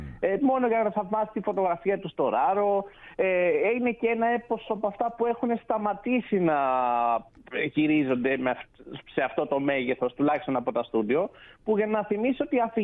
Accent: Lamia, Central Greece, Greece; Εγώ μεγάλωσα στη Λαμία

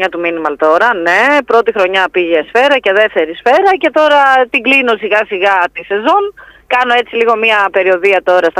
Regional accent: Patras, Western Greece, Greece; also born or lived in Ioannina / Thessaloniki; now in Athens, Greece; Εγώ είμαι κατάγομαι από την Πάτρα. Γεννήθηκα βέβαια στα Γιάννενα. Αλλά δεν είναι κανένα από εκεί, τελείως έτυχε. Μετά γύρισα Πάτρα και μετά ανέβηκα Θεσσαλονίκη. Έχω μείνει 16 χρόνια, ανέβηκα να σπουδάσω, μετά έμεινε και μετά κατέβηκα Αθήνα.

